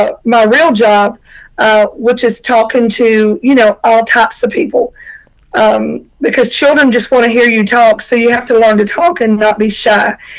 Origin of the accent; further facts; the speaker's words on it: Louisiana, United States; Born and raised in Beauregard Parish. I was actually born at Fort Pope, now Johnson. So I am a lifelong resident here.